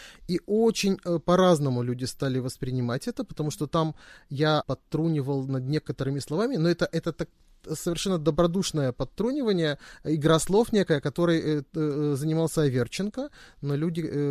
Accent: Odesa, Odesa Oblast, Ukraine; born or raised there

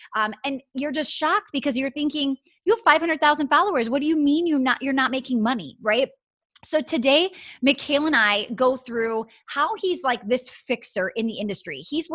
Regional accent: Wisconsin, United States; accent: Wisconsin; This is a very Russian name said in my Wisconsin accent

